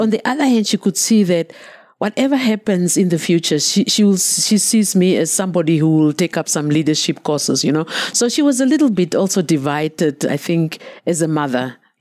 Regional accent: Windhoek, Khomas, Namibia; I was born in Windhoek, which is where we are now. Mm-hmm. Not very far from here, maybe 20 minutes drive in I was born in a location there, and I grew up in Windhoek, but not where you are now.

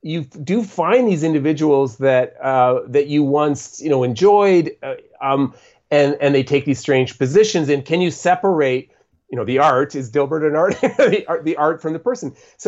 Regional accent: Boston, Massachusetts, United States; Like, I'm originally from Boston, so, you know, big Patriots fan.

